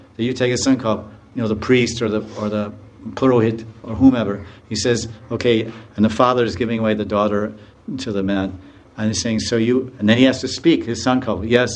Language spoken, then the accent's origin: English; United States; Because I'm from America, and maybe you don't know, but no one's satisfied there.